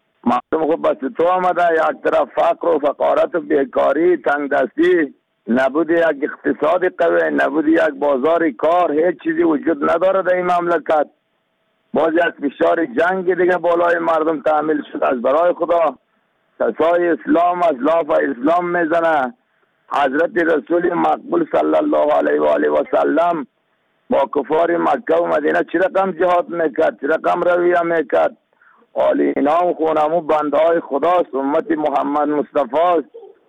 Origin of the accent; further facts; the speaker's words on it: Afghanistan; ما شما افغان هستیم.